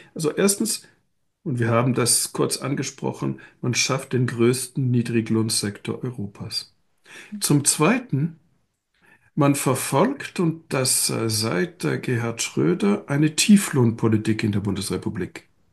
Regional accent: Switzerland; Aber gleichzeitig sage ich als Schweizer, man soll dieses Land nie unterschätzen.

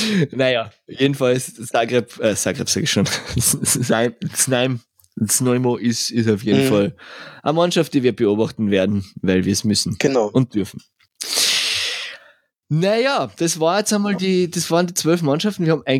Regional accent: Spittal an der Drau, Carinthia, Austria; Spital, gibt es nämlich mehr Eishallen als im Rest von Österreich, und in Spital gibt es auch eine in meiner Heimatstadt

